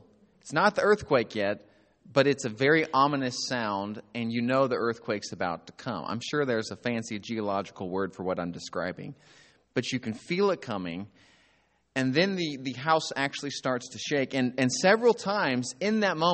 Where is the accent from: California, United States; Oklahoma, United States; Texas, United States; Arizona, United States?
Oklahoma, United States; Now, keep in mind, I'm from Oklahoma. I've been working at the same church for 13 years.